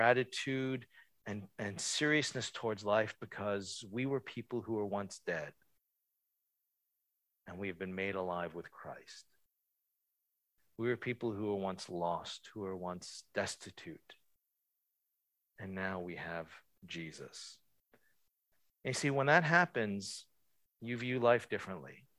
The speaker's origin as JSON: {"language": "English", "region": "Virginia", "country": "United States", "tie": "born there", "said": "I wasn't born in Korea. I was born here in Virginia, but I'm Korean."}